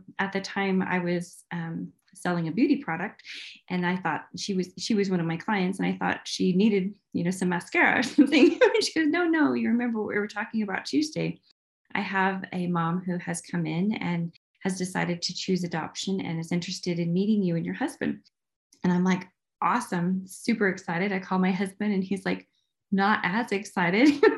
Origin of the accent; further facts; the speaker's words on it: Indiana, United States; So I mean, I grew up in Indiana and I'm a product of the public education system.